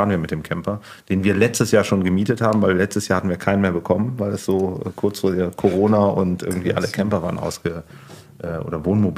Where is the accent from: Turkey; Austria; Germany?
Germany; Cologne, North Rhine-Westphalia; Ich bin gebürtiger Kölner, bin in Köln groß geworden